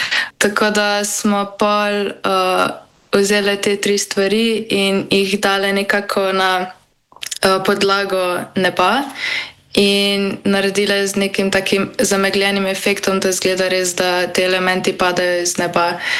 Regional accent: Lower Sava, Slovenia; in prihajam iz Posavja.

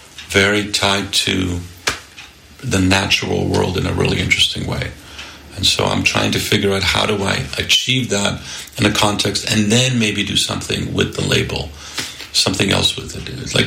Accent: Poland; now in United States; I grew up in Poland. Thai food, what the hell is that? It blew my mind.

